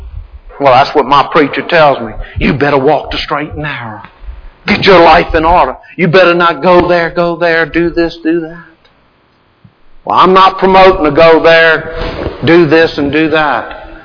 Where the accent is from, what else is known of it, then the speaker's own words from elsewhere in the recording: Louisiana, United States; Even though I'm from Louisiana, I can still do it.